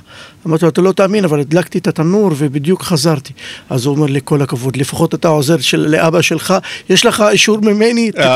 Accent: Shefa-Amr, Northern District, Israel; אני עצמי גדלתי וחונכתי בשפרעם, אני בן של שפרעם מאז ומתמיד, ולמדתי גם בלימודי הערב וגם כל הזמן נשארתי שם שעבדתי, למדתי, ולכן אני שפרעם אסלי מה שנקרא.

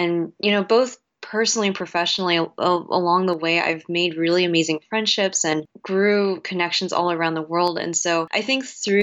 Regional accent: United States; I am Chinese American.

